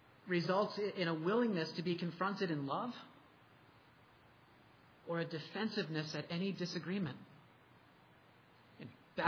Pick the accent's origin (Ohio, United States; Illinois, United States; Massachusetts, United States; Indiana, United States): Massachusetts, United States; I'm from Massachusetts. I love sports teams that are hated around here.